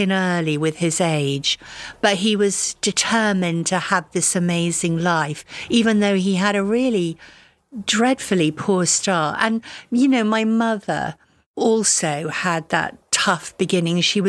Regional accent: Buxton, East Midlands, United Kingdom; born there; I was born in Buxton, Derbyshire, and my brother and sister were born in Rio de Janeiro.

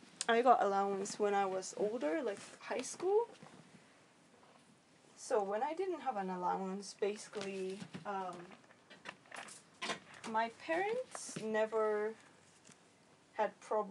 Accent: Japan; I'm Japanese.

